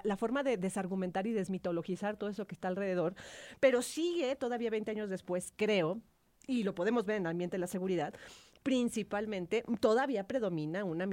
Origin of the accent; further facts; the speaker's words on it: Tamaulipas, Mexico; Es mi experiencia muy personal y más que vengo de Tamaulipas.